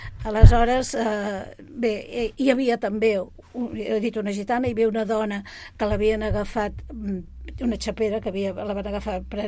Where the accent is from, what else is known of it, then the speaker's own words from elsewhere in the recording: Barcelona, Catalonia, Spain; perquè jo sóc de Sant Andreu